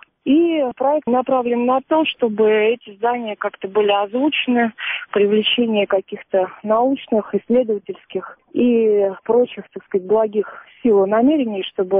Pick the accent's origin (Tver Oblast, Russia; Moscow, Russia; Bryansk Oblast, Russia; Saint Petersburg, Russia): Moscow, Russia; now in Pereslavl-Zalessky, Russia; Друзья часто приезжают в Переславль, я часто приезжаю в Москву, но того сообщества московского, которое у меня было, его больше нет.